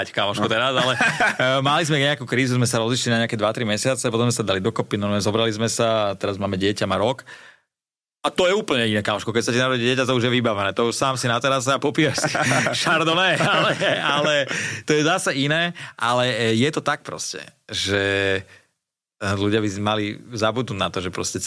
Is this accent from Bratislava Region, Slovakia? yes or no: yes; Pezinok, Bratislava Region, Slovakia; to ja som z Pezinka.